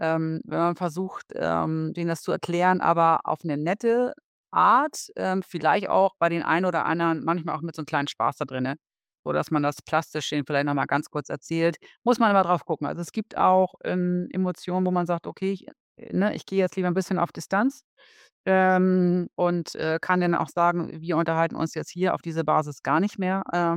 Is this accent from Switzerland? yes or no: no; Germany; weil ich bin Deutsch und insofern ist Englisch und Spanisch nicht unbedingt meine Muttersprache